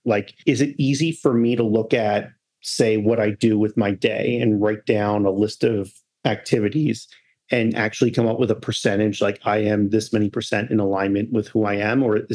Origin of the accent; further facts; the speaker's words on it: New York, United States; I'm from New York where everyone's constantly busy all the time, and that's a code of honor.